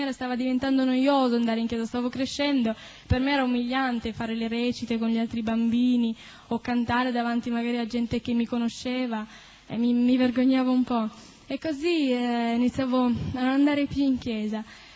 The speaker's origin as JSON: {"language": "Italian", "town": "Turin", "region": "Piedmont", "country": "Italy", "said": "vengo da Torino. E sono cresciuta in una famiglia cristiana, in un ambiente cristiano."}